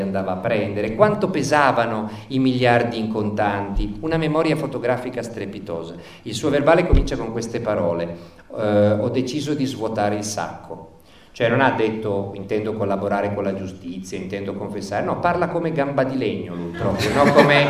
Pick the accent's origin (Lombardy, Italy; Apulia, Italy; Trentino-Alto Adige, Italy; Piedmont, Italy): Piedmont, Italy; Turin; io sono di Torino